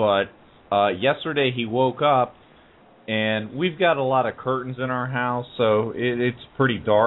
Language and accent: English; Virginia, United States; Virginia.